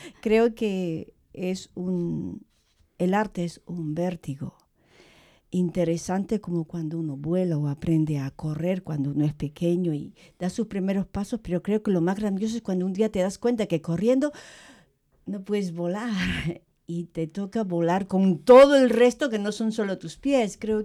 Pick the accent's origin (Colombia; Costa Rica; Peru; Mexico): Peru; Yo vengo de Perú y mis raíces ancestrales quechuas